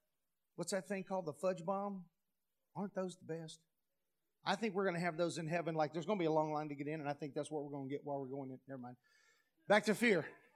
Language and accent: English; Houston, Texas, United States; I grew up in Houston as a young kid, and the ice cream truck would come around, hearing from blocks away.